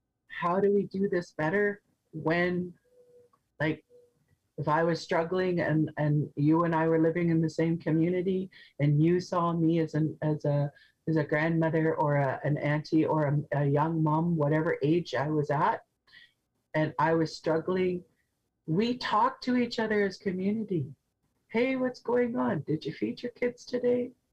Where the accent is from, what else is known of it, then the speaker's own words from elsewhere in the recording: Flin Flon, Manitoba, Canada; born there; Like I'd always known I was born in Flin Flon. Every northern girl is born in Flin Flon, right?